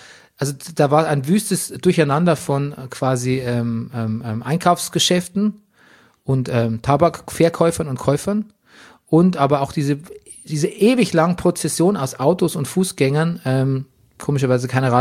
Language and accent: German; Bavaria, Germany; Gab es ja früher in der Tschechei bei uns in Bayern auch.